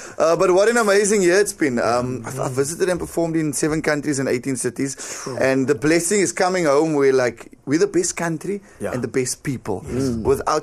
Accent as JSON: {"language": "English", "country": "South Africa", "said": "the beautiful thing about being South African is we are open WhatsApp group."}